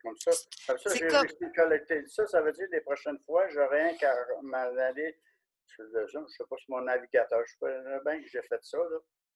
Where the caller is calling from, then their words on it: Drummondville, Quebec, Canada; Moi, je suis à Drummondville.